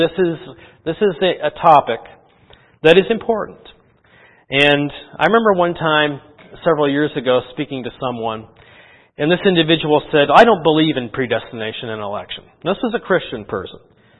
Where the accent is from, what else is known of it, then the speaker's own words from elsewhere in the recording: Canada; now in United States; I'm from Canada. Canada's a good country too. But I've lived most of my adult life here.